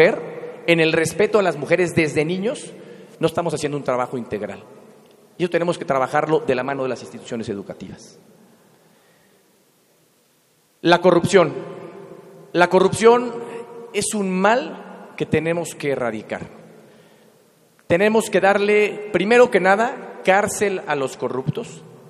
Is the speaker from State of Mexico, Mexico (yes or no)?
yes; State of Mexico, Mexico; Yo soy mexiquense, conozco mi Estado